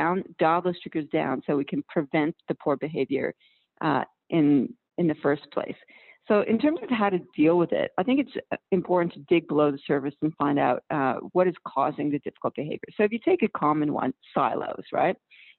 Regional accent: Canada; now in Australia; Well, I am a Canadian living down under in Australia.

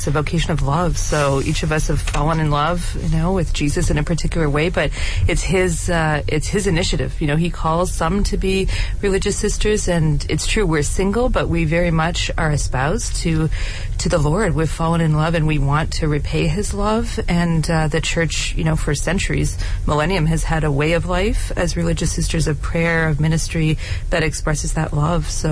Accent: Calgary, Alberta, Canada; I am Canadian. I'm very happy to be here in Ireland.

